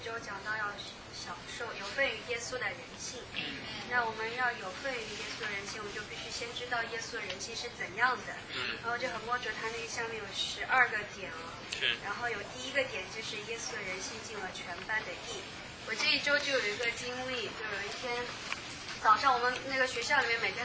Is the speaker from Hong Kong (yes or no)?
no; United States; 我不一定做这个动作，因为我是美国人，但我至少要站起来